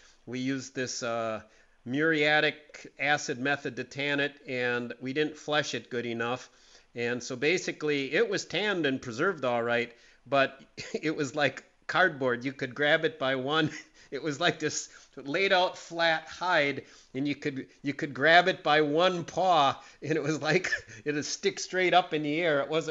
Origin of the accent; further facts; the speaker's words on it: Green Bay, Wisconsin, United States; When I grew up in Green Bay, that was fairly common.